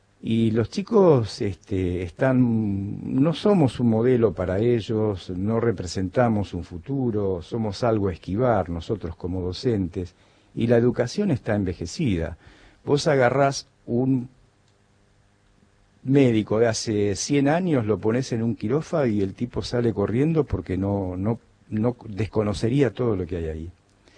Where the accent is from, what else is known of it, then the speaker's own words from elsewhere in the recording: Argentina; somos argentinos